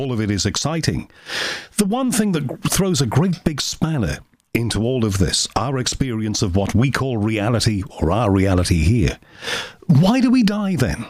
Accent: North West England, United Kingdom; we're both from the Merseyside area originally

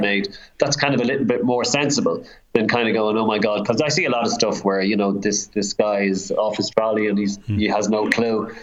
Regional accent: Ireland; I'm Irish, so it doesn't really bother me.

